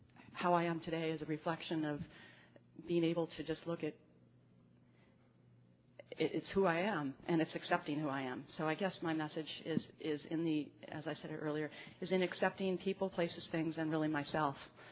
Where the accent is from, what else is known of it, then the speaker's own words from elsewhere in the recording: San Diego, California, United States; We grew up in San Diego.